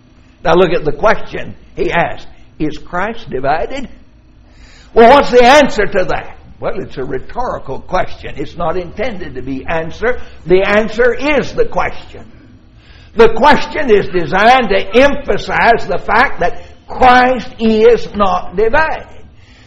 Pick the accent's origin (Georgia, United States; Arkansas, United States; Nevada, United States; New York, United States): Arkansas, United States; here's a religious publication that's printed and sent to churches free of charge in my home state in Arkansas.